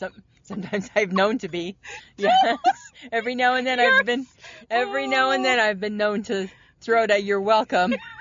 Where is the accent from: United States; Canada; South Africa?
Canada; Ontario; accent: Ontario; That's... Is that my Ontario accent?